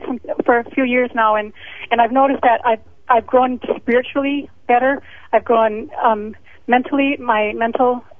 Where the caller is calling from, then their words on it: Minnesota, United States; I'm calling from Minnesota.